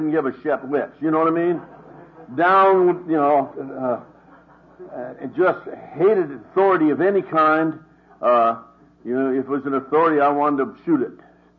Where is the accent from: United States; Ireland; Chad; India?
Ireland; And besides, I'm Irish, I told you that already. The English conquered us, but they never whipped us.